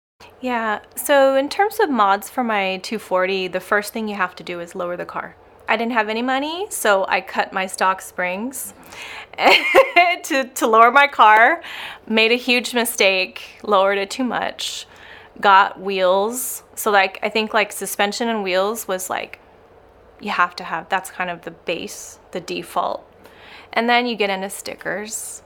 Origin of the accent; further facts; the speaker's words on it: Arcadia, California, United States; I was born and raised in Arcadia, California, and I've lived here ever since. Like, I never left.